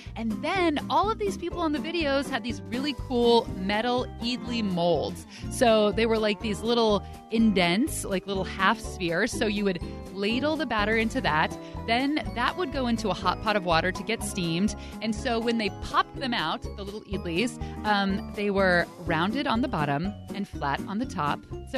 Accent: Pleasanton, California, United States; Pleasanton in the East Bay. It wasn't a religious place

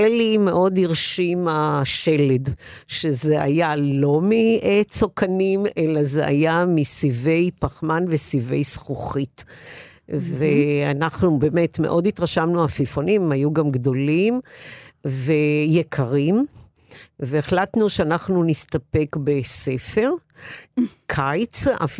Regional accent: Holon, Tel Aviv District, Israel; אני גדלתי בחולון, כך שבת ים והים היו מאוד קרובים.

